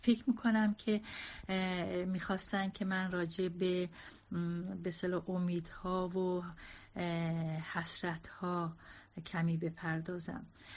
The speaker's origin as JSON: {"language": "Persian", "country": "Iran", "said": "واقعاً به خودم به عنوان یک ایرانی، ایران دوست می‌بالم."}